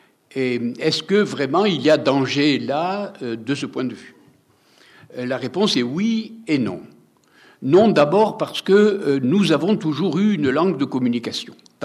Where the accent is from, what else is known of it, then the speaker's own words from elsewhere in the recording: Occitanie, France; accent: Gascon; first language Gascon; French is a second language; le français, celui que j'utilise maintenant, est ma seconde langue, puisque lorsque j'étais jeune, j'ai été nourri en gascon, c'est-à-dire dans un patois d'Occitanie